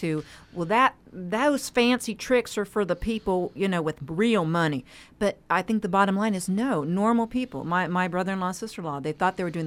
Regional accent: West Virginia, United States; So I grew up in West Virginia.

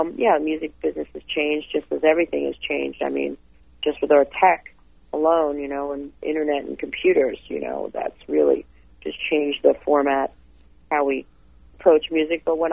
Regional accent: New York, United States; I grew up in an apartment, so our neighbors, whatever was blasting out. And for me, I grew up in New York, so it was WABC radio

